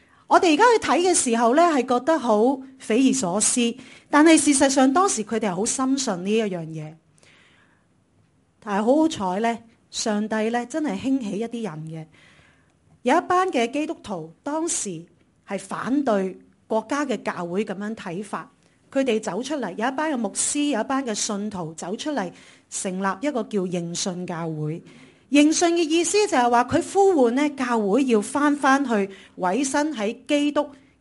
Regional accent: China; 我哋中国人都有份嘅，吓！我哋中国人咧都有份拯救犹太人

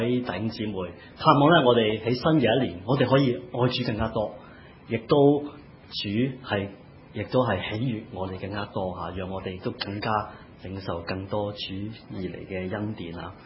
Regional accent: Hong Kong; 我又发觉我哋香港人咧有两种嘅心态系面对住嘅。

